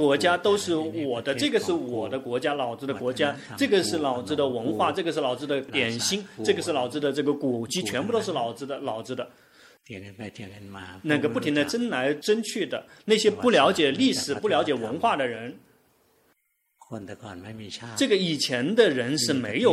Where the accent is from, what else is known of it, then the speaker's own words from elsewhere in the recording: Thailand; Chinese is a second language; 我们泰国人非常棒，谁来了我们都能跟他们和平共处。